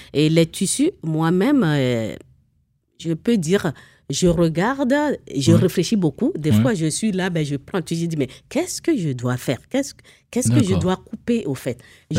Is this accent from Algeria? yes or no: no; Togo; donc prénom de chez moi au Togo.